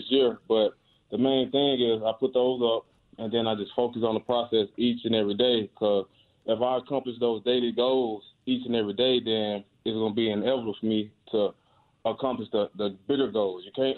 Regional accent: Clarksdale, Mississippi, United States; I was headed home to Mississippi today, my hometown, Clarksdale, Mississippi.

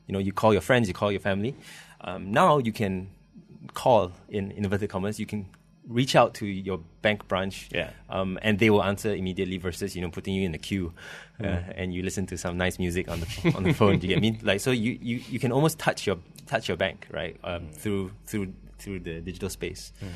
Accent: Malaysia; we as a consumer, as a Malaysian consumer, are becoming more and more aware that we need to get this information somewhere.

